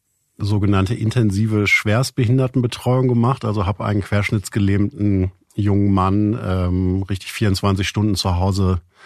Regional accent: North Rhine-Westphalia, Germany; Erstmal, ich komme aus dem Münsterland, da gibt es mehrere große Bundeswehrbasen.

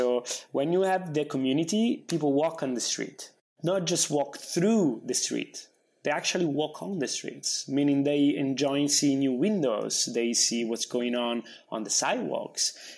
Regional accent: Rome, Lazio, Italy; English is a second language; now in New York, United States; I'm Italian, born and raised in Rome, and things in Rome, as you might know, they don't really change that fast, right?

